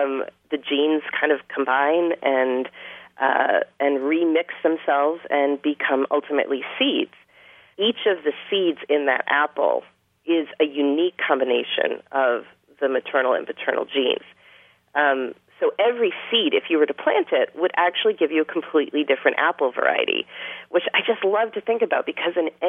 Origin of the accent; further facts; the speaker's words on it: Connecticut, United States; I grew up in Connecticut and, you know, ate apples my entire childhood